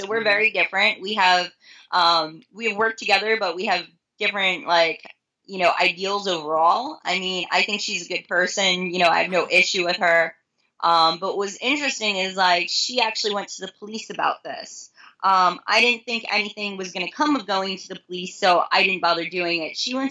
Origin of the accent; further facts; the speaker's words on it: Northeast, United States; now in California, United States; You know, I was raised up on the Northeast, spent most of my time working there, moved out here, wasn't a huge fan of the scene out here.